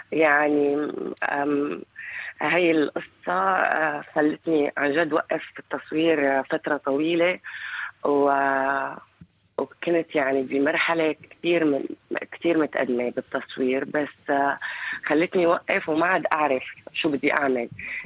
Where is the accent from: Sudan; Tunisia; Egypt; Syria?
Syria; أما البيروقراطية عندنا في سوريا كانت غبية بشكل ما بيستوعبها العقل